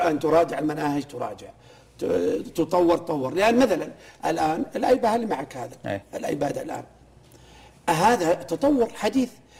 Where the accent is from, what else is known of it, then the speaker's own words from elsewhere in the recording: Saudi Arabia; نحن سعوديين نفتخر بوطن المملكة العربية السعودية